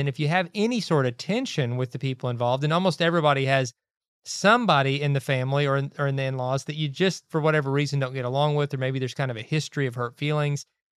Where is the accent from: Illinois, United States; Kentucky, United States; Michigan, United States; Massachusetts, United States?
Kentucky, United States; You know, we've lived away from home. We grew up in Kentucky. All of our family, both sides for the most part, are still in Kentucky.